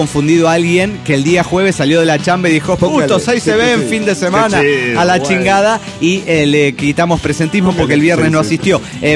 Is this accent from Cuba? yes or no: no; Oruro, Bolivia; de Oruro, Bolivia.